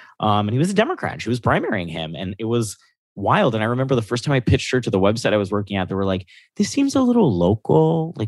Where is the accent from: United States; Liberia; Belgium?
United States; Florida; Because as a fucking Latino growing up in Florida, I can tell you the one Republican tactic in that state every fucking election cycle.